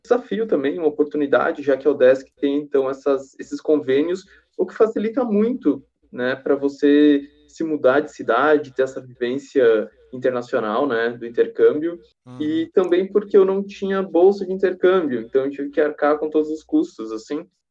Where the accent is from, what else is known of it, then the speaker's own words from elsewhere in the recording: Pinhalzinho, Santa Catarina, Brazil; eu sou natural aqui de Pinhalzinho, que é uma cidadezinha bem pro oeste, assim, de Santa Catarina, e que fica relativamente perto da Argentina, né? Da província de Misiones.